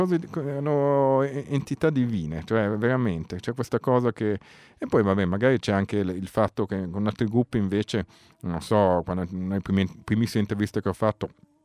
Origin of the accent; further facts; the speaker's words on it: Gallarate, Lombardy, Italy; born there; No, sono nato a Gallarate, non è colpa mia.